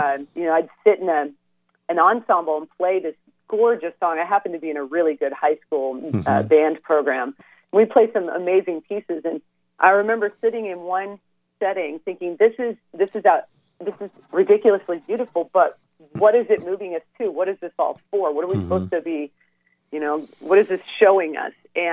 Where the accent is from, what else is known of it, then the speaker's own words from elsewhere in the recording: Pacific Northwest, United States; I grew up in the Pacific Northwest, that has been somewhat post-Christian for a while.